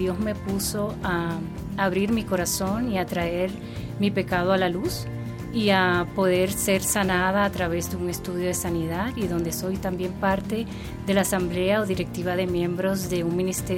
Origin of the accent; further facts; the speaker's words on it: Dominican Republic; now in United States; soy dominicana, vivo en Estados Unidos, tengo 4 hijos, casada, 33 años de casada.